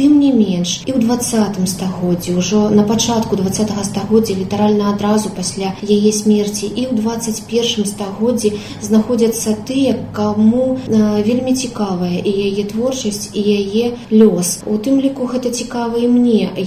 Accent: Grodno, Grodno Region, Belarus; born there; я нарадзілася ў Гродні, дзе яна пражыла больш палову свайго жыцця

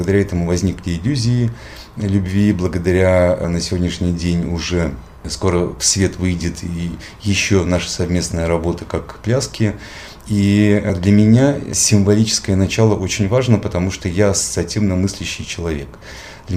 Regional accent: Pinsk, Brest Region, Belarus; born there; Вроде как бы я из Мариинского театра, но вроде как бы родился в Беларуси, в Пинске

